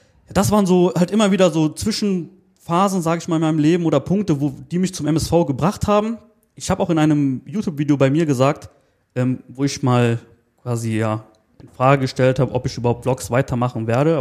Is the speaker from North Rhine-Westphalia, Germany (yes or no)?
yes; Moers, North Rhine-Westphalia, Germany; also born or lived in near Düsseldorf; ich komme ja aus Moers, bin in Moers geboren, dann in der 6. Klasse irgendwann Nähe Düsseldorf gezogen.